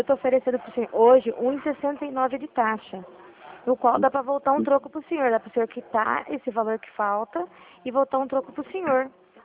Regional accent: Santa Bárbara d'Oeste, São Paulo, Brazil; Eu sou aqui de Santa Bárbara do Oeste

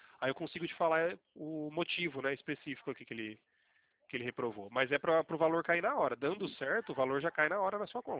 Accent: Campinas, São Paulo, Brazil; Não, não, sou de Campinas.

